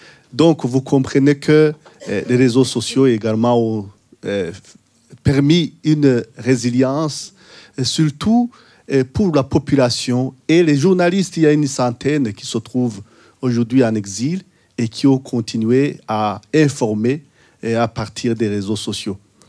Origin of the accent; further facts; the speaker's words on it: Burundi; je suis burundais, comme Esdras.